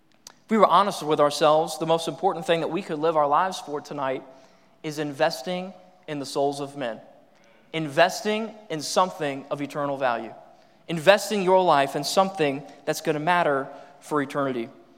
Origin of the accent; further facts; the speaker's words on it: Knoxville, Tennessee, United States; I'm from Knoxville, Tennessee, and so don't hold it against me, but I'm a Tennessee fan, okay? I know I grew up in the cult of Tennessee sports, all right?